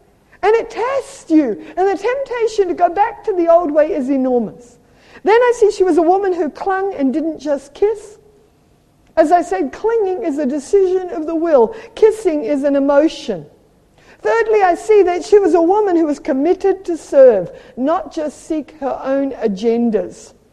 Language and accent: English; Australia; moved away as an adult; now in South Africa; I know, I moved from Australia to live in South Africa.